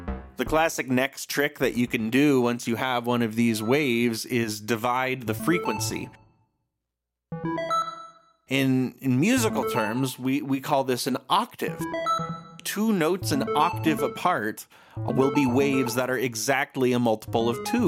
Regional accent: New York, United States; So I grew up in New York listening to WFMU.

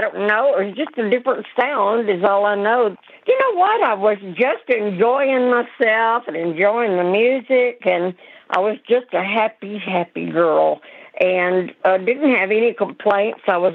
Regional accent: Texas, United States; back then, didn't understand it that much because I was from Texas. And anybody that's from Texas is just hard-headed and wants to be known as Texas.

